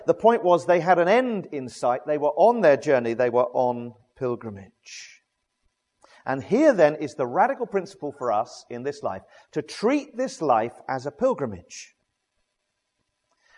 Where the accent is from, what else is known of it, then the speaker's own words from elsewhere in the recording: South East England, United Kingdom; I grew up in Surrey. On just north of the North Downs